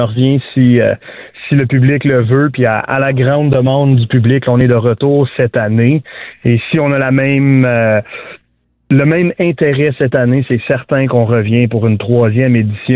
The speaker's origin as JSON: {"language": "French", "town": "Rockland", "region": "Ontario", "country": "Canada", "said": "Et moi, je viens de Rocklin, fait que les quatre, on vient de la région Est-Ottawa, Ontario"}